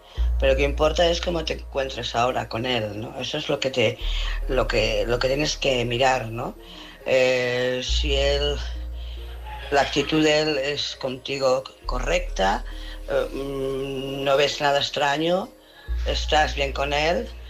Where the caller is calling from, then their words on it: Barcelona, Catalonia, Spain; de Barcelona.